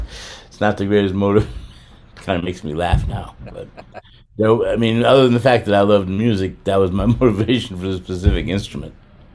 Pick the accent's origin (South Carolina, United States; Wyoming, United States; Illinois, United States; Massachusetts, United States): Illinois, United States; Chicago; I grew up, was born and raised in the Chicago area, in Chicago, and then in the suburbs as I grew older.